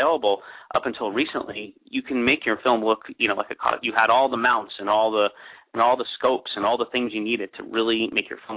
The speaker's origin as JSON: {"language": "English", "town": "New York City", "region": "New York", "country": "United States", "tie": "born or raised there", "said": "I grew up in New York City, and, I used to go to the World Trade Center with my father."}